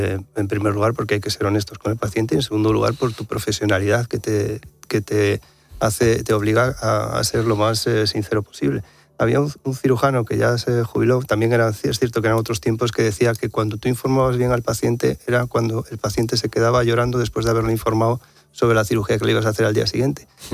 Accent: Santander, Cantabria, Spain; porque yo soy de Santander

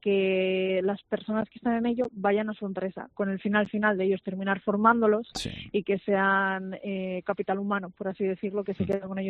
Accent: Asturias, Spain; now in Salamanca, Spain; verdaderamente yo no soy de Salamanca, yo he terminado aquí en Salamanca un poco por circunstancias de la vida, yo soy

